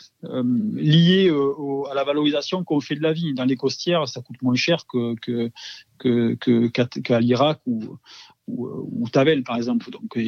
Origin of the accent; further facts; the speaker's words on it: Occitanie, France; Donc, si je compare par rapport à ma région d'origine, enfin, à mon appellation d'origine et aujourd'hui où je suis implanté